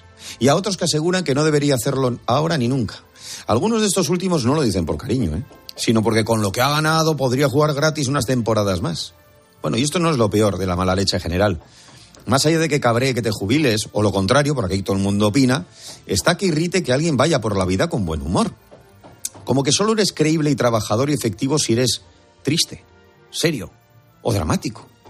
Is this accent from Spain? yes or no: yes; Basque Country, Spain; Y por eso cuando vaya por mi tierra y por San Mamés, me levantaré y lo aplaudiré.